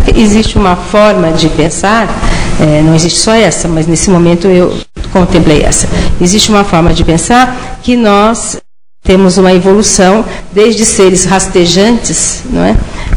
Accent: Barretos, São Paulo, Brazil; É o Jornal da Cidade de Barreto, do Estado de São Paulo, que é minha cidade natal

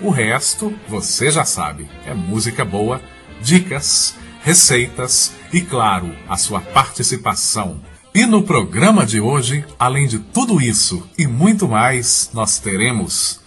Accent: Sete Lagoas, Minas Gerais, Brazil; eu sou mineiro de Sete Lagoas

